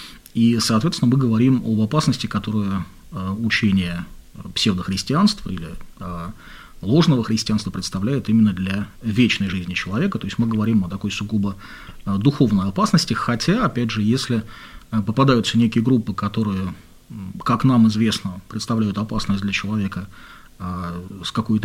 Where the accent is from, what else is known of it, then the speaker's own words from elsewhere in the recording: Vyborg, Leningrad Oblast, Russia; когда я еще жил в родном городе Выборге